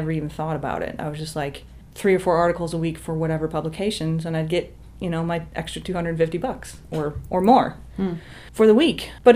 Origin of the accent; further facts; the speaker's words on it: Michigan, United States; I'm originally from Michigan, born and raised. I was born in the Upper Peninsula.